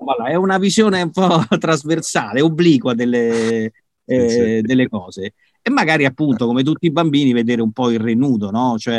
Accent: Rome, Lazio, Italy; lo scrive romano perché sono romano, mi piace parlare così, certo.

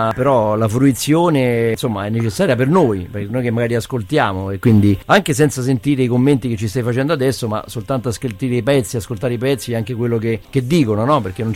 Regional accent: Rome, Lazio, Italy; io sono cresciuto, giocavo nel Nuovo Corviale, quindi la squadra meno importante della tua, quindi dopo Ponte Galeria, zona diciamo portuense, però praticamente Ponte Galeria era già fuori Roma

